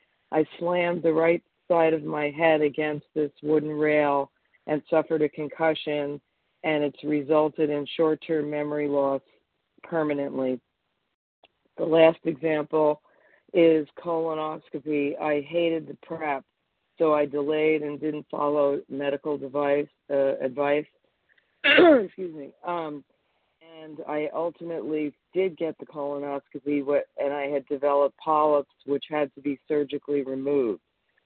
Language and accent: English; Pennsylvania, United States; I'm from Pennsylvania, and I'm recovered.